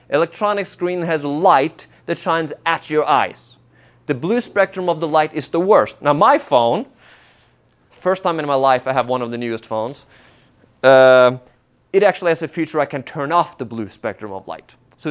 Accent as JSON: {"language": "English", "country": "Norway", "tie": "born or raised there", "accent": "Norwegian", "second_language": "English", "said": "I grew up in Norway. Yes, that's where my accent is from."}